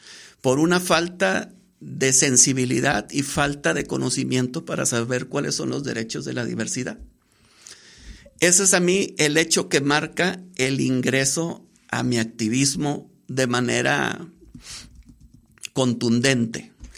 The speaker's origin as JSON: {"language": "Spanish", "town": "Culiacán", "region": "Sinaloa", "country": "Mexico", "said": "Yo soy de Culiacán, Sinaloa, y Durango a mí me ha tratado con los brazos abiertos."}